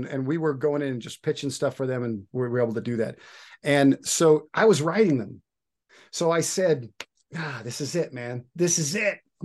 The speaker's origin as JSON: {"language": "English", "region": "Wyoming", "country": "United States", "tie": "born or raised there", "said": "I grew up in Wyoming, so I grew up, you know, riding horses, doing those things"}